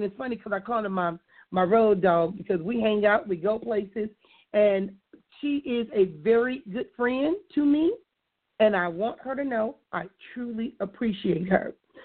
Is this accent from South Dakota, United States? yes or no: no; Compton, California, United States; I tell them … from Compton.